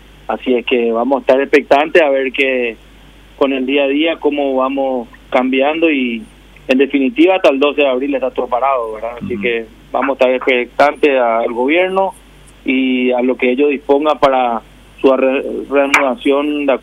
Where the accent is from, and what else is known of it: Paraguay